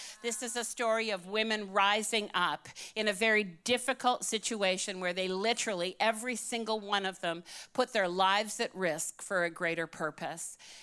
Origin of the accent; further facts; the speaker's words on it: Canada; born and raised in Canada, I always think we're safe. We're in Canada.